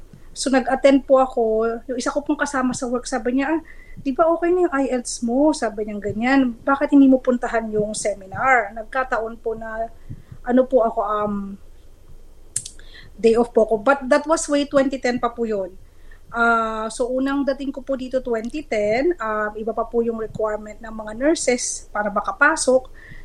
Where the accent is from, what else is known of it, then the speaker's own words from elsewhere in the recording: Central Luzon, Philippines; moved away as an adult; now in Australia; kasi taga Zambales po ako sa Pilipinas.